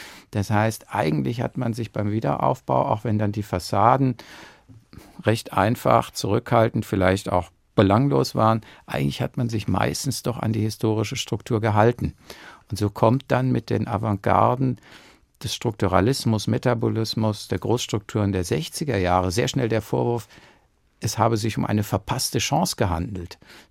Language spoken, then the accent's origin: German; Darmstadt, Hesse, Germany; während der Abiturszeit in Darmstadt, wo ich aufgewachsen bin